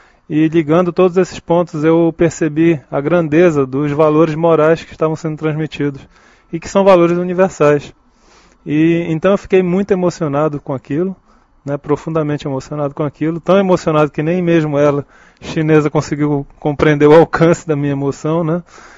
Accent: Belém, Pará, Brazil; minha terra natal, Belém do Pará, que já tem também voos de conexão direto para a Europa

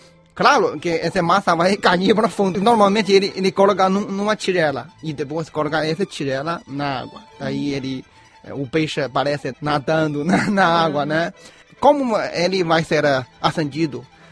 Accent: Hebei, China; Portuguese is a second language; Sim, eu sou da província Hebei, que é a província acerca de Pequim, a capital chinesa.

